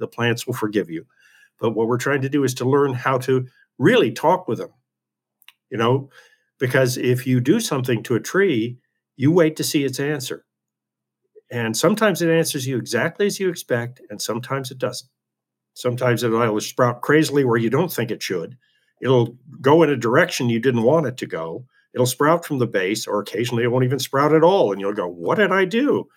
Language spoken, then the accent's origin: English; California, United States; If you go where I grew up in California, that was one of my favorite redwoods groves, was a place called Big Basin.